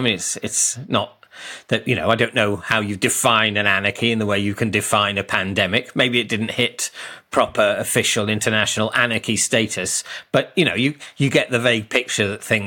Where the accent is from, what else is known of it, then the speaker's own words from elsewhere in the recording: Oxford, South East England, United Kingdom; I grew up in Oxford